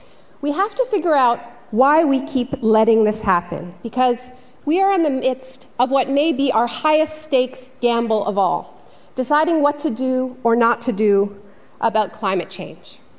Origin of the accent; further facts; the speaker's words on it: Canada; because I'm Canadian and I can draw no ancestral ties.